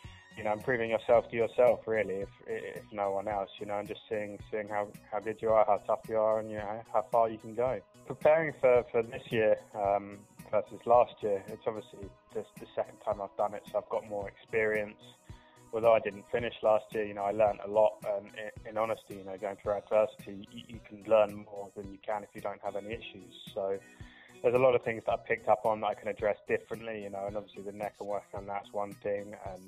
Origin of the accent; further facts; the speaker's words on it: United Kingdom; I'm from Great Britain, from just outside London.